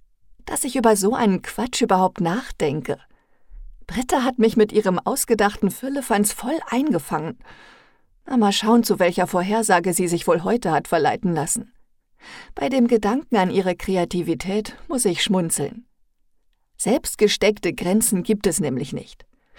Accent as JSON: {"language": "German", "town": "Duisburg", "region": "North Rhine-Westphalia", "country": "Germany", "tie": "born or raised there", "accent": "Ruhr dialect", "said": "Trotz des Ärgers, den es in Marxloh hin und wieder gibt, habe ich noch nie das Bedürfnis verspürt, Duisburg und damit den Ruhrpott zu verlassen. Ich liebe meine Geburtsstadt mit all ihrem Charme und der Industriekultur. Der Kohlenpott-Dialekt ist nirgendwo so schön wie bei uns."}